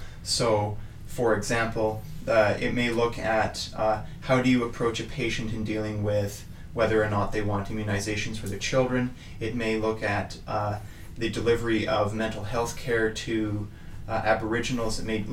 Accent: Victoria, British Columbia, Canada; also born or lived in Prince George; I'm originally from Victoria, and I did high school here in Prince George

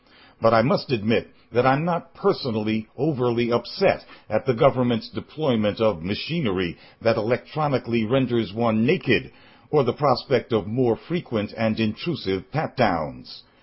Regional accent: Jersey City, New Jersey, United States; My hometown neighborhood is a designated drug zone, like every black neighborhood in Jersey City, New Jersey

